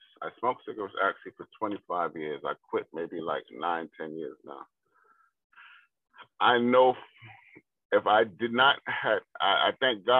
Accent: Brooklyn, New York, United States; Yes. I grew up in Brooklyn and East New York, But I spent every summer in Barbados during the summer.

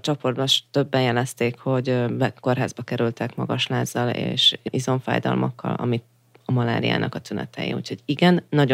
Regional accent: Komárom, Komárom-Esztergom, Hungary; Mivel, hogy mind a hárman komáromiak vagyunk, ezért nekünk az volt a bázisunk, onnét könnyebben indultunk el.

